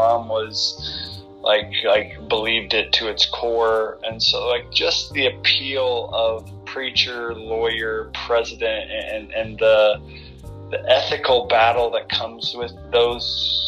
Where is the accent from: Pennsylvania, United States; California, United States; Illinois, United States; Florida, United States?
Illinois, United States; I grew up in Illinois, and so like I always wanted to be like I wanted to be president for the longest time.